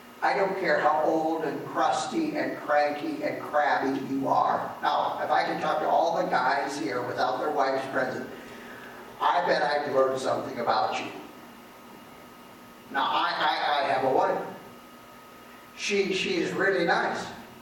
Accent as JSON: {"language": "English", "town": "Sibley", "region": "Iowa", "country": "United States", "tie": "born or raised there", "said": "From a gal over in, that I grew up with in Sibley, and I recently was back in my church I grew up in, and I preached there."}